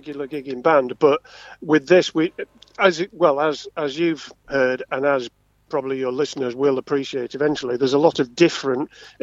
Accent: Sheffield, Yorkshire and the Humber, United Kingdom; and I'm from Sheffield, as you know

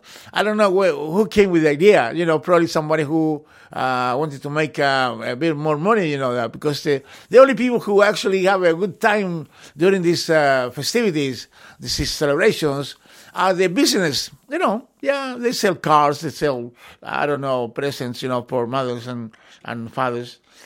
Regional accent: England, United Kingdom; So, yeah, we came when we were really, really young, you know, and we grew up in England, you know. I've been here 50 years, can you imagine that?

